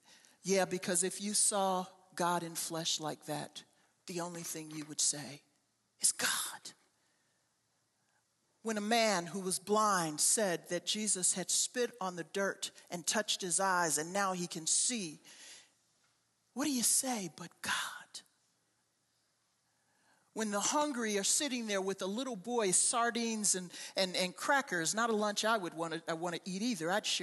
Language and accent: English; Chicago, Illinois, United States; Now, I need to confess, I'm from Chicago. I grew up in the city.